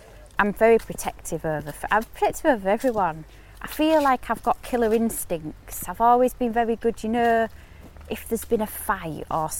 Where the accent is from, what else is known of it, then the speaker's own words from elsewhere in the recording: Hull, Yorkshire and the Humber, United Kingdom; It's because I'm from Hull. I'm really, really Hull.